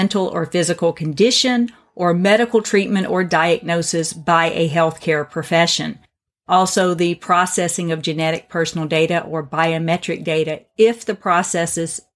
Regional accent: the South, United States; I'm from the South, which has strong family values.

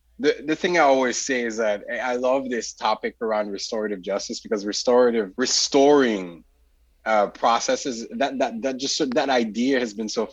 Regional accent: Port-au-Prince, Ouest, Haiti; So like being born and raised in Port-au-Prince, Haiti, I think as a post-colonial country that's sort of born out of slavery

